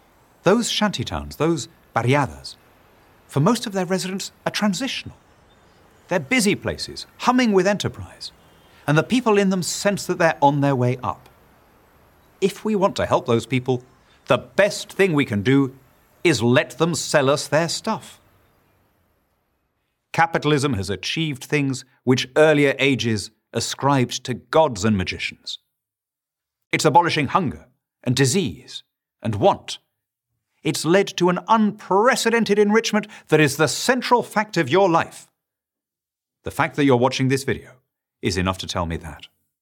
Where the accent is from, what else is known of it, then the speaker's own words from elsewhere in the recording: Lima, Peru; I grew up in Lima, Peru, which in those days was surrounded by shantytowns known as Las Barriadas.